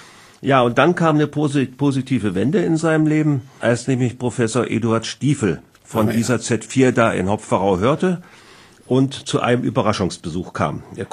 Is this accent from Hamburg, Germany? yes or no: no; Hindelang, Bavaria, Germany; born there; Ja, in Hindelang, also bei Hinterstein, 1945 am 17. November.